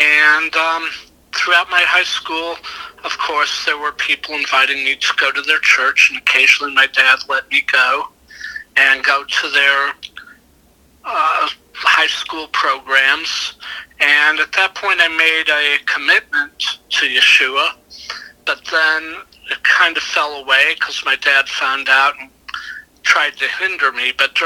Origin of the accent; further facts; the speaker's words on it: Fayetteville, Arkansas, United States; also born or lived in Colorado; I was born in Colorado, and when I was a year old, my family moved to Fayetteville, Arkansas, and where my dad became a teacher at the University of Arkansas.